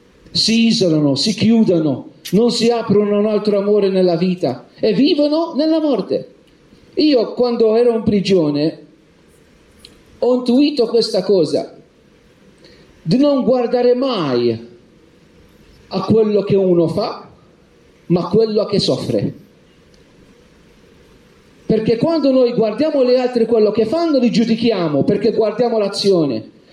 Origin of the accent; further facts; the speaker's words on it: Malta; Italian is a second language; E questo mi viene un po' naturale anche perché sono maltese.